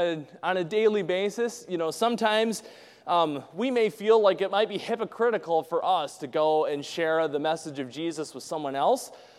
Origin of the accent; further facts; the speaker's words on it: Wisconsin, United States; See, I'm from Wisconsin, so.